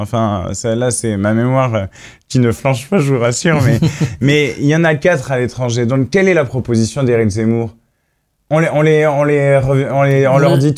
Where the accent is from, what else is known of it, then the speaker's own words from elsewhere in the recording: Brest, Brittany, France; Moi, je viens de Brest. Brest est un port. Et Brest a une tradition d'accueil.